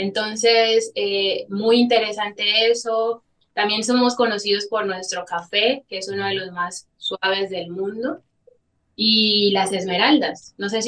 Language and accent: Spanish; Cali, Valle del Cauca, Colombia; Yo soy caleña del Valle del Cauca, de otra región. Por ende, mi acento es diferente.